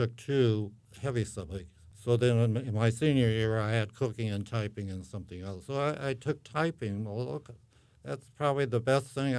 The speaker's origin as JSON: {"language": "English", "country": "United States", "tie": "born there", "said": "when I remember that my father came over from Germany and met my mother. Mm-hmm. And consequently, I was born in the United States."}